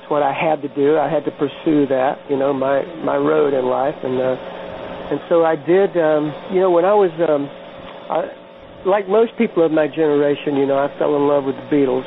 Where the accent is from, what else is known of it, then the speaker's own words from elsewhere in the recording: Georgia, United States; You know, I was born and reared in South Georgia and grew up in the 50s and 60s. And, you know, a very small town, a town of about 8,000 people.